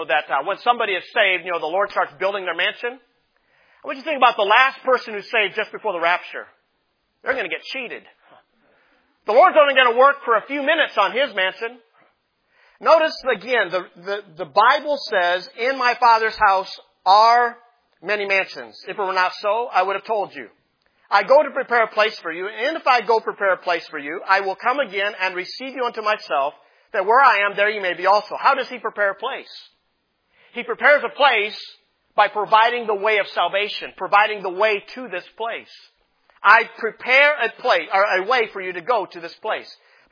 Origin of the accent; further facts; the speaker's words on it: Iowa, United States; You know, I grew up in winter in Iowa.